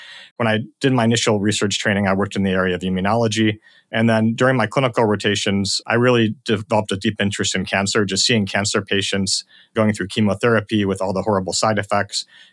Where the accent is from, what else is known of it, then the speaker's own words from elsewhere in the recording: Cleveland, Ohio, United States; born there; So actually, my kind of journey started in Cleveland. I was born in Cleveland.